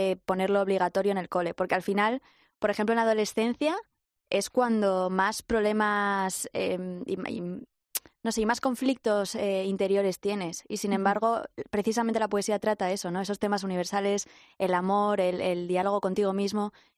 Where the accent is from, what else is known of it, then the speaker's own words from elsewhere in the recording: Zaragoza, Aragon, Spain; yo soy de Zaragoza, que es bastante cuna rapera